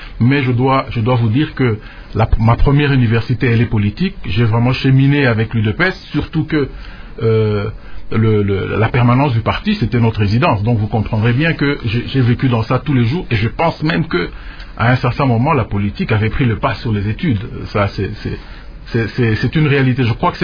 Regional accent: Kinshasa, DR Congo; Non, j'ai grandi plutôt à Kinshasa. Je peux dire que je peux me targuer d'être un bon Kinois.

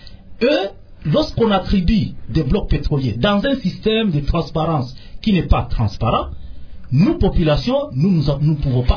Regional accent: Lubumbashi, Haut-Katanga, DR Congo; Je viens de Lubumbashi.

